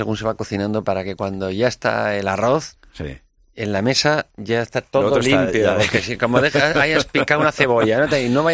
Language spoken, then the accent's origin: Spanish; Basque Country, Spain; O sea, yo soy vasco y toda la cocina vasca, toda la nueva cocina vasca es una maravilla.